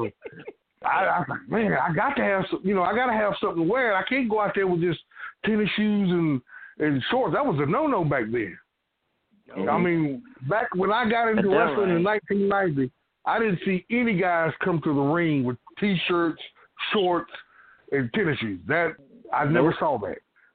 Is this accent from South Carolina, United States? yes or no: yes; Union, South Carolina, United States; if you lived in my hometown in Union, South Carolina, and you lived in the projects